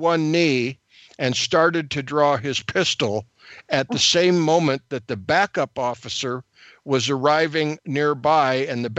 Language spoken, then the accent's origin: English; San Francisco Bay Area, California, United States; I ended up growing up in San Francisco Bay Area.